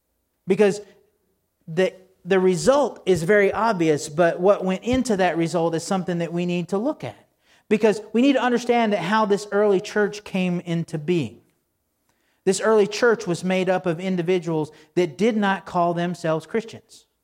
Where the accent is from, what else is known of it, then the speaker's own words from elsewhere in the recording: Texas, United States; Growing up in Texas, they always call it the fundamentals.